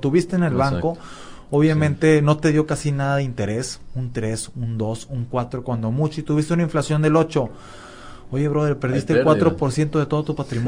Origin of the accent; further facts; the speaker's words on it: Monterrey, Nuevo León, Mexico; also born or lived in Querétaro; now in Mérida, Mexico; yo vengo de Monterrey, viví en la ciudad de Querétaro, una ciudad también muy muy rentable, pero nada comparable a lo que tenemos aquí en Mérida. Ya cumplo 12 años aquí en Mérida